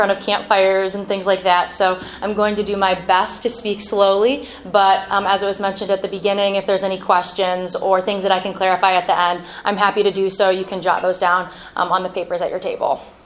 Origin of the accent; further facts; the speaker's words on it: Medina, Ohio, United States; I grew up in Medina. I went to Medina City Schools, and I'm the oldest of three girls.